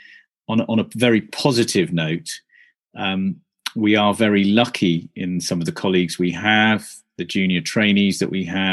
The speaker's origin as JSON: {"language": "English", "country": "Sri Lanka", "said": "So I hail from Sri Lanka"}